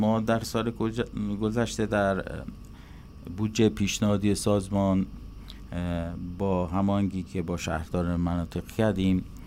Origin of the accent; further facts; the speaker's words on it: Yazd, Iran; ما یزدی‌ها در این ایام در سطح کشور داریم و شهر خودمون